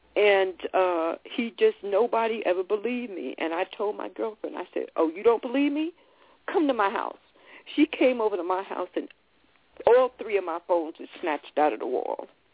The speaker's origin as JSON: {"language": "English", "region": "New York", "country": "United States", "tie": "born or raised there", "said": "Growing up on Long Island, I was sheltered from a lot of stuff that I had no idea even took place. When I moved to California, all that changed."}